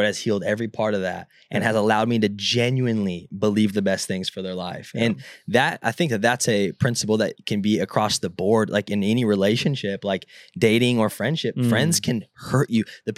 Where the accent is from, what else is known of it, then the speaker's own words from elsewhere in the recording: California, United States; Like, I grew up in Southern California, and I don't go in the ocean.